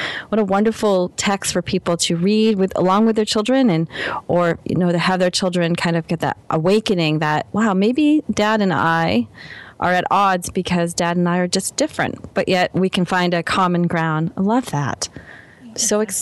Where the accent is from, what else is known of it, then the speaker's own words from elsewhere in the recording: Boston, Massachusetts, United States; Well, we're from Boston, so he might have said they're wicked awesome.